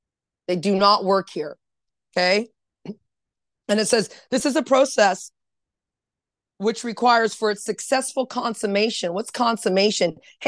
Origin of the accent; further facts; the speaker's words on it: Anaheim, California, United States; now in Toronto, Canada; I'm from California, Orange County, Anaheim to be exact, Disneyland to be exact.